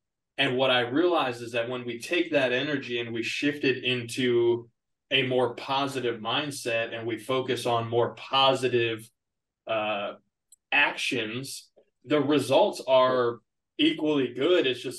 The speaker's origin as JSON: {"language": "English", "region": "Florida", "country": "United States", "tie": "born there", "also_born_or_lived": "Arkansas, United States", "said": "Yep, so I was born in Florida, spent some time there."}